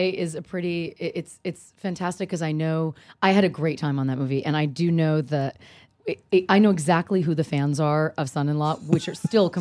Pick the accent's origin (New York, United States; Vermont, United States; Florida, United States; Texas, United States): Florida, United States; Sarasota; born there; also born or lived in Northern California; Sarasota, Florida.